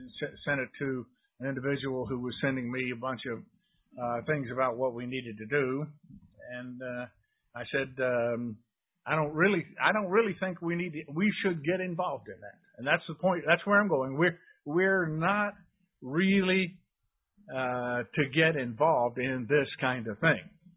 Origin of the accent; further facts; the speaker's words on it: the South, United States; Hazel and I grew up in the South.